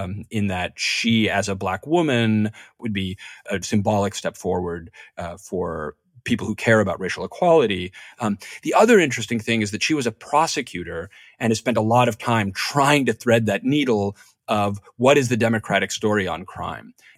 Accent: New York, United States; I grew up in New York in the 70s and 80s. The homicide rate was five times as high in New York when I was growing up, right?

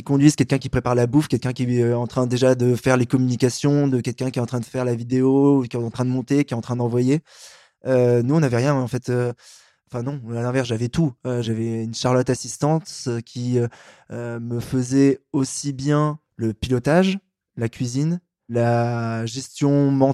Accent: Paris, Île-de-France, France; Moi, je suis un Parisien qui prend le métro, qui est mon pass Navigo

